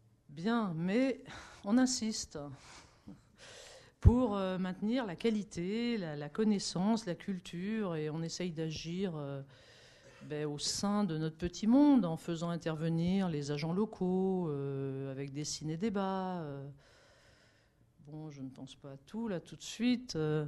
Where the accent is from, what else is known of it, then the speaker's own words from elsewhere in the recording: Confolens, Nouvelle-Aquitaine, France; je viens de Confolens. Bon, c'est un tout petit point sur la carte, hein, comme si vrai. En Charente, cette fois, à 80 km d'ici.